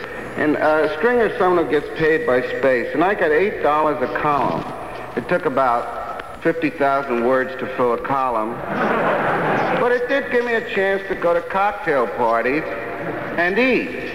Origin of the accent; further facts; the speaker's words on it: United States; I'm an American. I'm an American. I'll protect you.